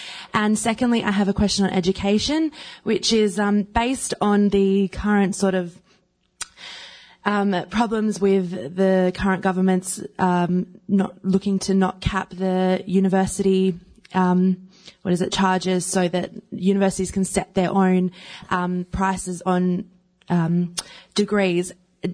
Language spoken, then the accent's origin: English; Perth, Western Australia, Australia; I'm from Perth in Western Australia.